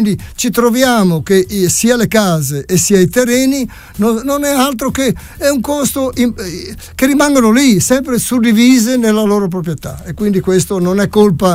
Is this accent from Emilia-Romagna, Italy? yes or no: no; Lauco, Friuli-Venezia Giulia, Italy; also born or lived in Vinaio; Io vengo proprio da Lauco e sono originario di Vinaio. E a Vinaio eravamo in 800 abitanti